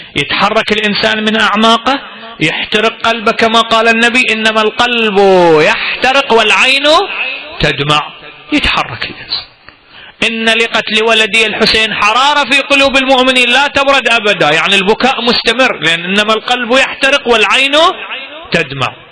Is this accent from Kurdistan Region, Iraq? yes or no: no; Baghdad, Baghdad Governorate, Iraq; عندنا في بغداد قبل أربعين سنة في بغداد